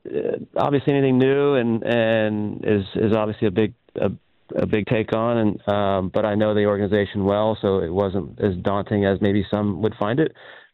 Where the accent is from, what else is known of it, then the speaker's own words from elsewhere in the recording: Houston, Texas, United States; I am from Houston, but FC Dallas is top.